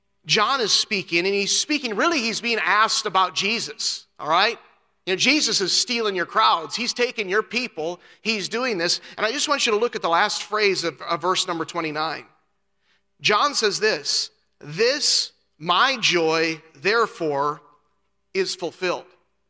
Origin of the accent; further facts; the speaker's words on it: Marquette, Iowa, United States; I'm a Midwesterner. I grew up in Marquette, Iowa. Midwestern people, we're hardy folk.